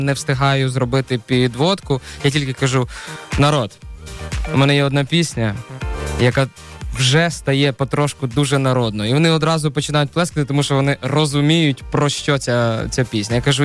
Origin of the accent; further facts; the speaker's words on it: Pivdennoukrainsk, Mykolaiv Oblast, Ukraine; Певно, це моя рідна область. Я з Миколаївської області, з міста Південно-Українського.